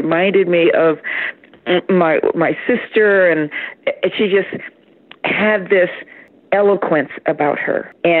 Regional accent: Midwest, United States; when I told her I was from the Midwest, she was like, I wasn't from New York or Chicago or the sophistication of a big city. I said, no, I'm from kind of the Black West.

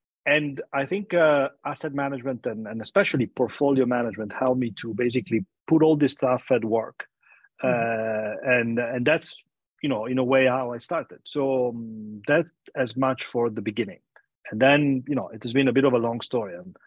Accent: Italy; I actually grew up in a little village in the north of Italy, somewhat closer to the French border

